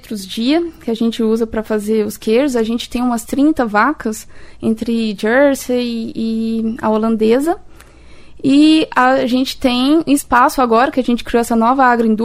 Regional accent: Franca, São Paulo, Brazil; now in Cascavel, Brazil; Não, eu sou de Franca, sou do interior de São Paulo

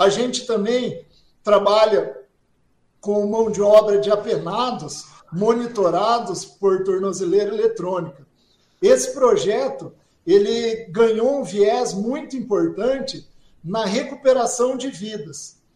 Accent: Paraná, Brazil; Quem é oeste do Paraná, eu sou do oeste do Paraná, sabe, a nossa educação foi dada aquela que é o desperdício zero.

